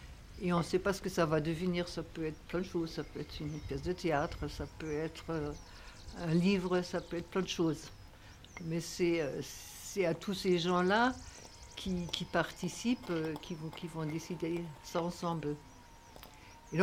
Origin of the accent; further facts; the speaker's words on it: Germany; Je suis citadine, je suis allemande aussi.